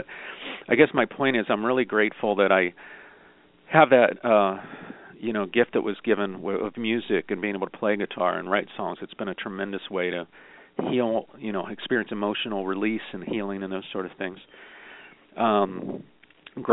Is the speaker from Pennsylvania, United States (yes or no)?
yes; Pennsylvania, United States; moved away as an adult; now in California, United States; So, yeah, I'm grateful that we were able to move here to California. I grew up in Pennsylvania, and I really felt divine protection.